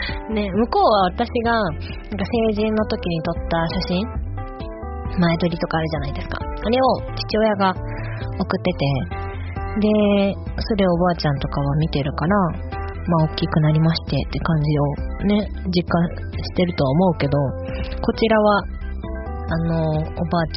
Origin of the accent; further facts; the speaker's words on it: Chiba, Japan; born there; 私が出身がね千葉ではあるんですけど、本当に生まれただけって感じだから